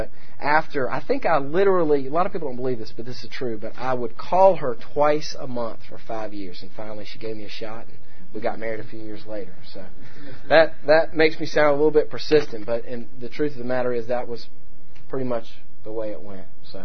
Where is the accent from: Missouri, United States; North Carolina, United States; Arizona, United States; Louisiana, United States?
North Carolina, United States; Greensboro; I'm from Greensboro, North Carolina. I can get here in about an hour from where we live, on the very southeast corner of Guilford County, maybe a little over an hour.